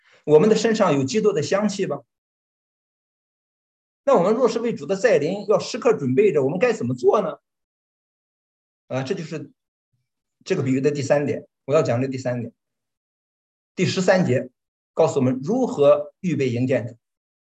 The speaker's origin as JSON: {"language": "Chinese", "town": "Jinan", "region": "Shandong", "country": "China", "said": "他知道我是济南人"}